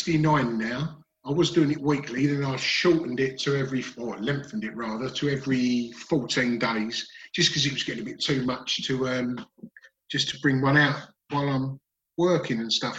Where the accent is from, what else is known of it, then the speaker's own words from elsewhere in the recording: Dagenham, London, United Kingdom; I grew up in Dagenham in Essex, working class family, single parent family.